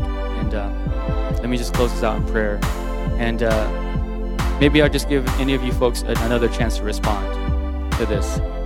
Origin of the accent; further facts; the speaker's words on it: United States; Because that's what you want growing up in America.